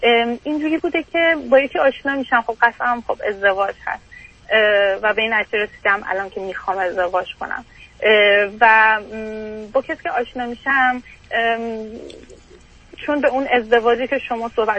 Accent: Iran; moved away as an adult; now in Canada; بعد از اینکه درسم لیسانس تموم شد تو ایران برای ادامه تحصیل از ایران اومدم بیرون

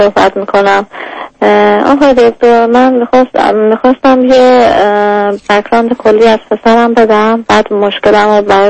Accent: Iran; moved away as an adult; now in United Kingdom; تو انگلیس زندگی میکنیم، از ایران اومدیم انگلیس.

